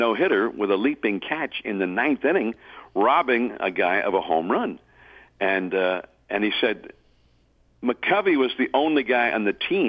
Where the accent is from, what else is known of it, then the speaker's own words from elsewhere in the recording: California, United States; and I grew up here in the Bay Area, and I grew up with the Giants as my team